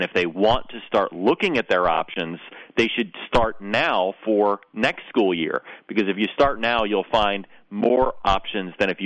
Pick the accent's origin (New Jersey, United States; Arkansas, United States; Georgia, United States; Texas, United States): New Jersey, United States; In fact, I grew up in New Jersey and went to traditional public schools my entire education.